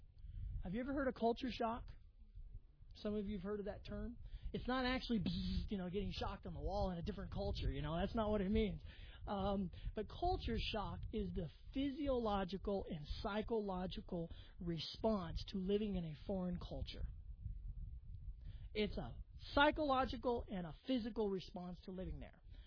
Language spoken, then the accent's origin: English; Albuquerque, New Mexico, United States; moved away as an adult; now in China; Mind you, I grew up in the East Mountains in Albuquerque, 7,600 feet. But where I'm at in China, where I've been there for the last 6.5 years, about 100 feet.